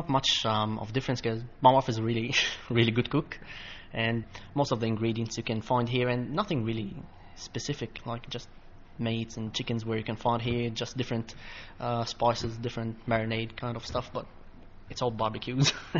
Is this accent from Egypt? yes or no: yes; Cairo, Cairo Governorate, Egypt; English is a second language; moved away as an adult; now in Bendigo, Australia; I'm from Egypt.